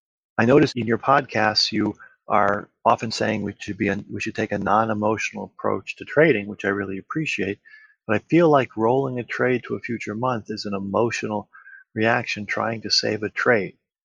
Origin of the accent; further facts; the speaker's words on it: New Jersey, United States; I'm from New Jersey, and I've been trading options since the end of 2017.